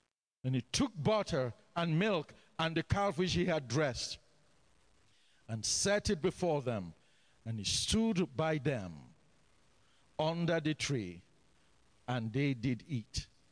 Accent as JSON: {"language": "English", "country": "Nigeria", "moved": "yes", "lives_now": "Canada", "said": "even though I am more Canadian now than Nigerian, where I came from is Nigeria."}